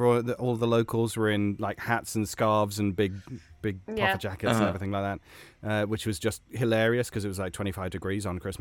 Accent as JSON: {"language": "English", "country": "United Kingdom", "said": "I'm British."}